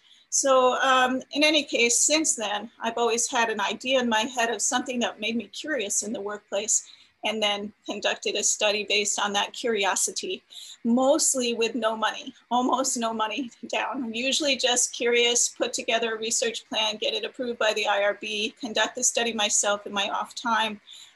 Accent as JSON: {"language": "English", "region": "Connecticut", "country": "United States", "tie": "born or raised there", "moved": "as an adult", "said": "So I grew up in Connecticut, moved to California back in the early 80s."}